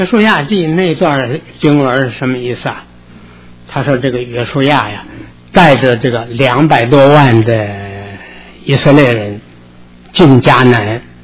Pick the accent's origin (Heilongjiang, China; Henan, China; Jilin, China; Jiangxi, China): Henan, China; 我在河南长大的，我从小学三年级一直到初中三年级都在那个地方